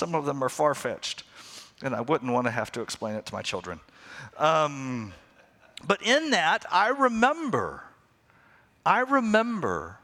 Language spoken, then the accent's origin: English; the South, United States; As a child growing up in the South, we would watch WGN.